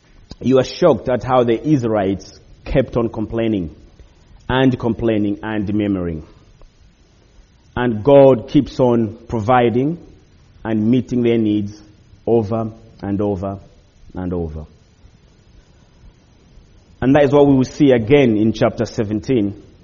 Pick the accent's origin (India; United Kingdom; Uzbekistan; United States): United Kingdom; of course, we are British, so we have to complain about the weather.